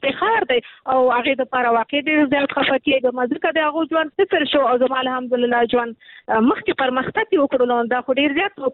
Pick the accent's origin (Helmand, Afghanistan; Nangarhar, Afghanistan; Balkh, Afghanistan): Nangarhar, Afghanistan; چونکه زه د ننګرهار یم